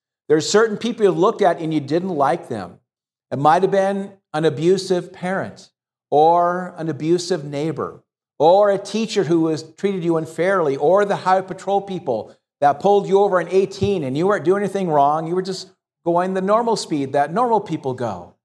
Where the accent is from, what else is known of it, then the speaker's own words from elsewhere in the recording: Hacienda Heights, California, United States; I was raised in Hacienda Heights. We used to play each other in football.